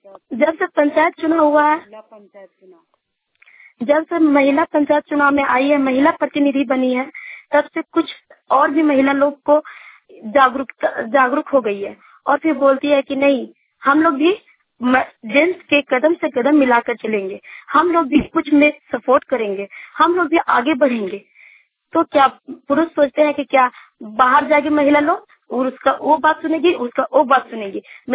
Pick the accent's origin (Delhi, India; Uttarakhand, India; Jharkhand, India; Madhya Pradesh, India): Jharkhand, India; चतरा जिला की प्रखंड सिमरिया डारी पंचायत की रहने वाली हूँ।